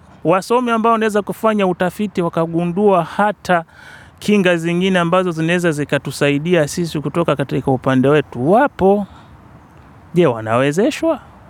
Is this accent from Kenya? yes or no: no; Tanzania; Mfano sisi Tanzania